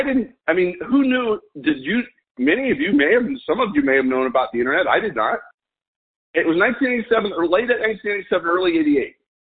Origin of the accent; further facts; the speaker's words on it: El Paso, Texas, United States; I grew up in El Paso, Texas, okay? And it was not easy.